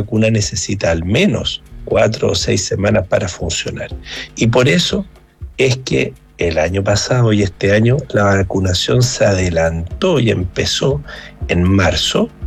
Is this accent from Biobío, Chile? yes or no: no; Viña del Mar, Valparaíso, Chile; Yo en lo personal, como buen viñamarino